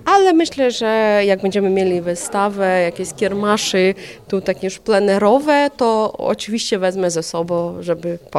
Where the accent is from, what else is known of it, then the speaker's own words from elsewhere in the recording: Ukraine; Polish is a second language; now in Kazimierz Dolny, Poland; Nie, pochodzę z Ukrainy, a mieszkam w Kazimierzu. Teraz tak odpowiadam, już prawie 8 lat.